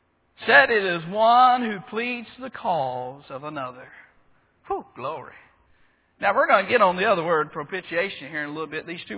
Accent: Alabama, United States; Now, I'm originally from Alabama.

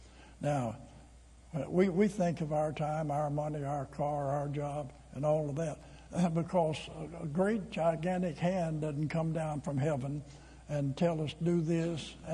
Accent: Arkansas, United States; See, I'm from Arkansas, and I figured that out.

